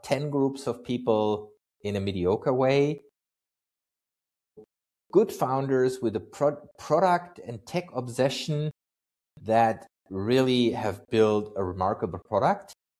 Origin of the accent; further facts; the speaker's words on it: Freiburg, Baden-Württemberg, Germany; Lots of my hometown, Freiburg.